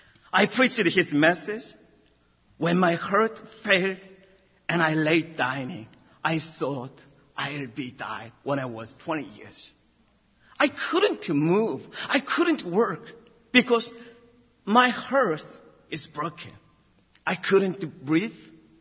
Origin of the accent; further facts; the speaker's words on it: South Korea; In 1884, my home country of Korea did not know Jesus Christ.